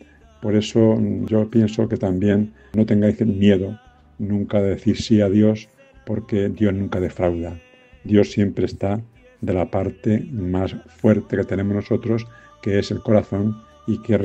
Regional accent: Retuerta del Bullaque, Castilla-La Mancha, Spain; born there; Nací en Retuerto del Guyarque hace 73 años y me ordené sacerdote el 13 de mayo del 78.

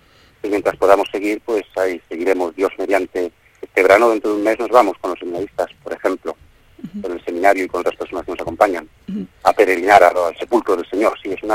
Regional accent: Urda, Castilla-La Mancha, Spain; yo, por ejemplo, pues soy de Urda, y es verdad que lo soy

